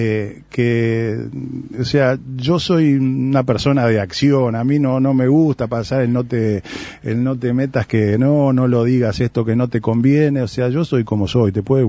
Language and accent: Spanish; Uruguay; creo que hay muchas cosas que no nos identifican como uruguayos